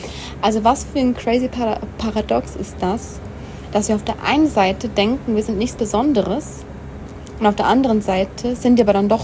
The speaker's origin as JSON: {"language": "German", "country": "Switzerland", "said": "So viel, wie mein Heimatland einfach hat, die Schweiz."}